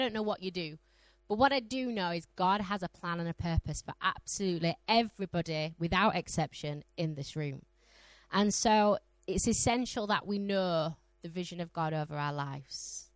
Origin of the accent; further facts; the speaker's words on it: Yorkshire and the Humber, United Kingdom; And I'm from Yorkshire, and I definitely love a bargain.